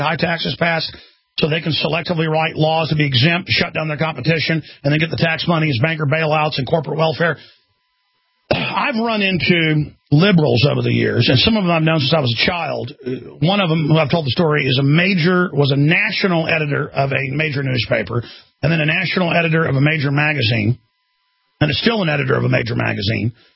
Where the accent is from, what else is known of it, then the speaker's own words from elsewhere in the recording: Dallas, Texas, United States; I've seen a few fatal car wrecks growing up in Dallas, believe me, like Road Warrior or something.